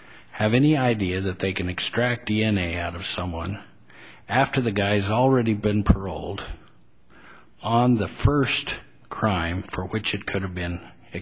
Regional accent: Idaho, United States; I'm from Idaho, and I remember my criminals leaving Idaho and taking off to California.

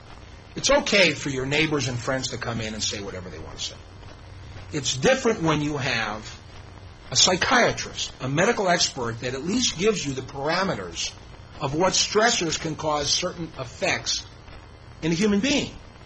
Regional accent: Chicago, Illinois, United States; now in Hawaii, United States; I'm originally from Chicago. I mean, I've seen some pretty bad things happen when I defended in that town.

